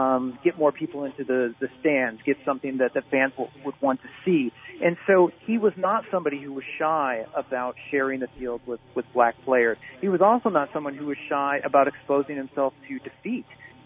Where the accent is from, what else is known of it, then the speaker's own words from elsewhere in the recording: Litchfield, Illinois, United States; In Illinois, I grew up in Litchfield.